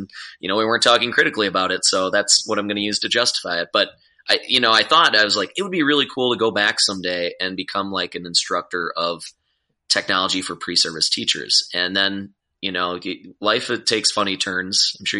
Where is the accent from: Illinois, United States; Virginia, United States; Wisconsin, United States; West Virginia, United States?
Wisconsin, United States; accent: Wisconsin; And I should say I'm from Wisconsin too, if you can't tell by my nasally accent.